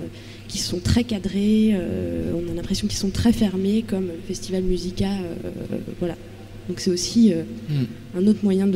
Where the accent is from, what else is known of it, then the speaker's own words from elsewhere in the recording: Strasbourg, Grand Est, France; c'est que donc moi, je viens de Strasbourg